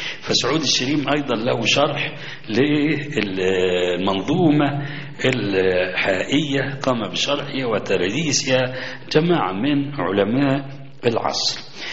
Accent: Egypt; الناس عندنا في مصر لم يسمعوا من علمائهم إلا أن إطلاق اللحية واجب

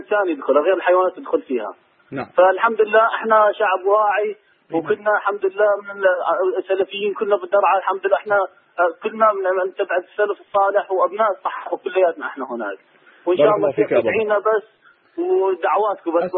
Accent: Daraa, Daraa Governorate, Syria; moved away; أنا حاليا برا درعا، كنت بدرعا وخرجت برا درعا وقت الأحداث

